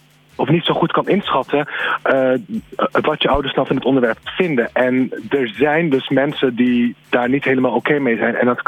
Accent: Amersfoort, Utrecht, Netherlands; Ik kom uit Amersfoort en ik ken daar heel veel mensen. En ik ben mijn vrijwilligerswerk ben ik in Amersfoort gestart.

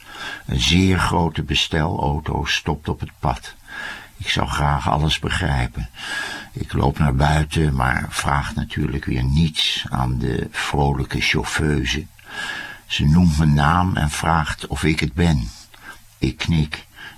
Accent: Netherlands; Dus ik dacht, nou, als Hollander en ook nog als bejaarde

